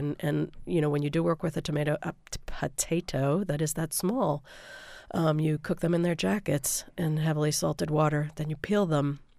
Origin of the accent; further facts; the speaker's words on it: the South, United States; I never had them when I was a kid growing up in the South, again, because my mother is from Pennsylvania and didn't cook in a Southern way